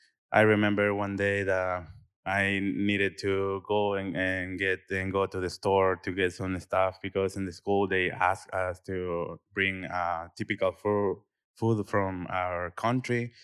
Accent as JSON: {"language": "English", "country": "El Salvador", "lives_now": "United States", "said": "and I'm from El Salvador."}